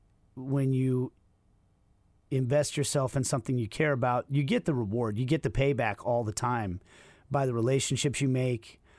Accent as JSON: {"language": "English", "town": "Kansas City", "region": "Kansas", "country": "United States", "said": "I guess to still claim KCK or not. I guess that's a debate, you know, but I'm a nerd from Kansas City who loved sports."}